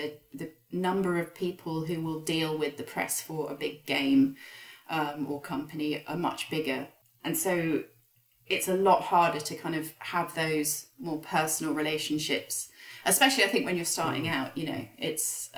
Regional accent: United Kingdom; as a British person

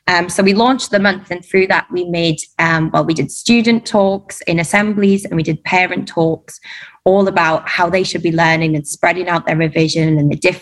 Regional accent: Durham, North East England, United Kingdom; moved away as an adult; now in Dubai, United Arab Emirates; Yeah, I'm from Durham. So I started out teaching about 7 or 8 years ago in Peterlee, the academy at Charton Hall. And yeah, left, I think, 5 years ago and came to Dubai.

